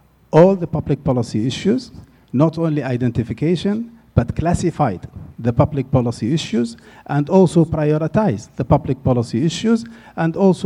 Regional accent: Saudi Arabia; English is a second language; from Saudi Arabia, and I had to ask for the floor

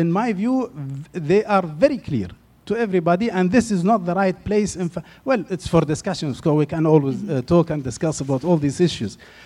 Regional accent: Saudi Arabia; English is a second language; from Saudi Arabia, and I had to ask for the floor

